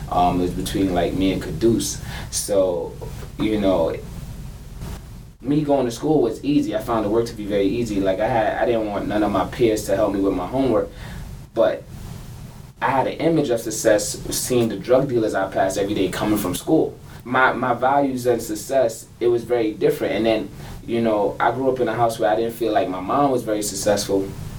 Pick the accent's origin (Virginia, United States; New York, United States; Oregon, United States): New York, United States; Bronx; born and raised in the Bronx. Middle school, Richard R. Green. Went to Truman High School, located in Co-op City.